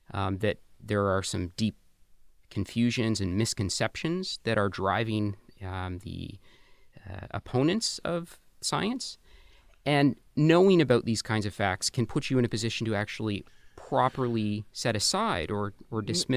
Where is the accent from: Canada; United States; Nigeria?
Canada; I grew up in Canada in the 80s and 90s, and I remember a recurring thought.